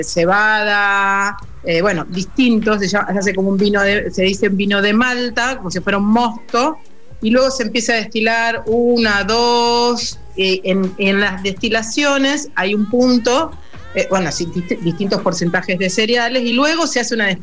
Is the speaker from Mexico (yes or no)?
no; Rosario, Santa Fe, Argentina; yo soy rosarina, me reconozco como parte de esta Santa Fe